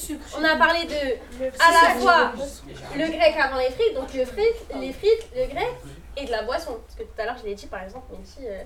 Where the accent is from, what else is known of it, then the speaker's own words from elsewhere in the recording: Morocco; Je vous jure que c'est juste une conversation parce que je suis marocaine.